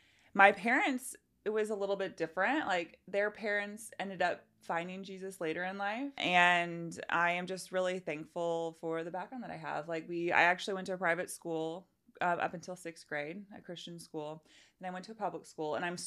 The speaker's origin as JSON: {"language": "English", "town": "Indianapolis", "region": "Indiana", "country": "United States", "tie": "born or raised there", "said": "I was born and raised in Indy. Grew up on the south side, actually. So I'm like an hour south of where I am now. Just your normal, typical childhood. My mom grew up in the area. Grandma grew up in the area. Very Midwest."}